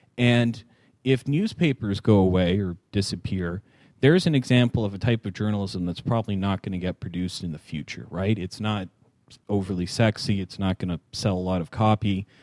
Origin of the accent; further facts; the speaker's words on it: Toronto, Ontario, Canada; newspapers, for instance, I'm from Toronto.